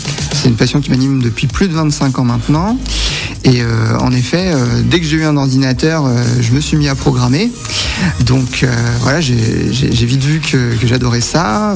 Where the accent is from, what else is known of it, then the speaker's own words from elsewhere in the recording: Sens, Bourgogne-Franche-Comté, France; also born or lived in Clermont-Ferrand; J'ai grandi sur Sens. Mmh. Et après, par contre, sur Sens, à l'époque, il n'y avait pas ce qu'il fallait.